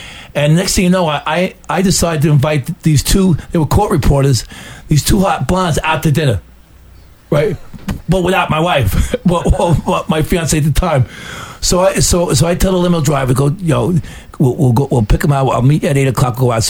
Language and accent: English; New York, United States; You know, I'm from New York.